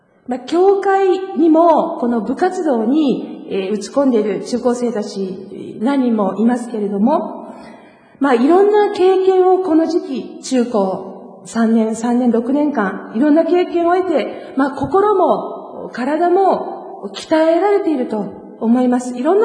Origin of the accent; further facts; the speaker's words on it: Kanagawa, Japan; 私の出身の神奈川は、地元、